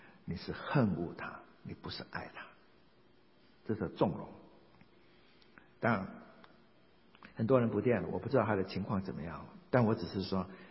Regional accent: Taiwan; 我从小在眷村长大

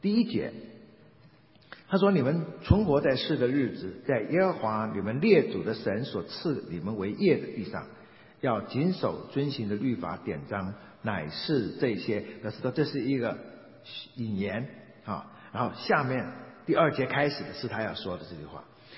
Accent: China; 我们中国人那些各种的庙盖在哪里都是高山嘛

